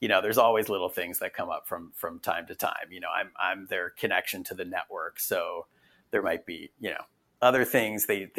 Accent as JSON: {"language": "English", "town": "Potomac", "region": "Maryland", "country": "United States", "tie": "born or raised there", "said": "by amazing coincidence, that is where I grew up. I grew up in the Potomac area, and Potomac and Bethesda and Rockville."}